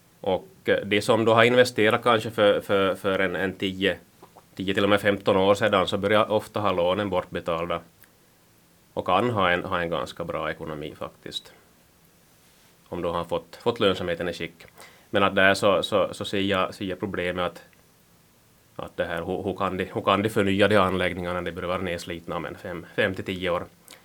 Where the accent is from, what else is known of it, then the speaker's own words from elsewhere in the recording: Pedersöre, Ostrobothnia, Finland; Jag kommer från Östensö i Pedersöre kommun.